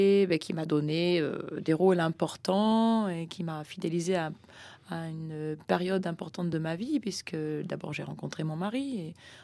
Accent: Occitanie, France; now in Toulouse, France; Moi, je suis une toulousaine d'adoption. Hein. Je suis plus audoise.

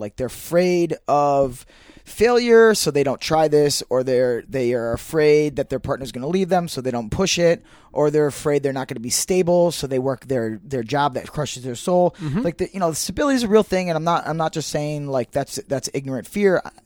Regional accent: Ohio, United States; I'm from Ohio originally, and so people will come up.

